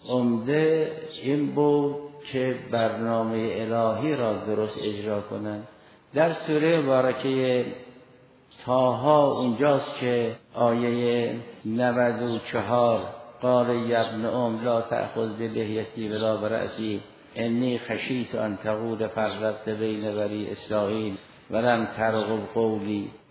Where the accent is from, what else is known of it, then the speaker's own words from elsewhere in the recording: Iran; الان ما همه ایرانی هستیم